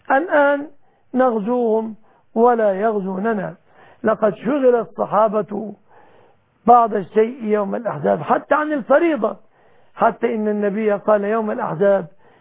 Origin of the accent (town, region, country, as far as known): Egypt